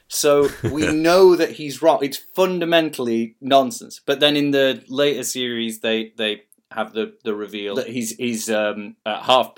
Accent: Yorkshire and the Humber, United Kingdom; I'm from Yorkshire

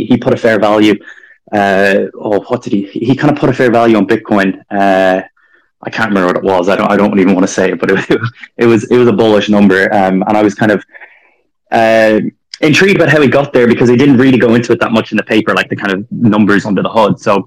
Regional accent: Ireland; I grew up in Ireland.

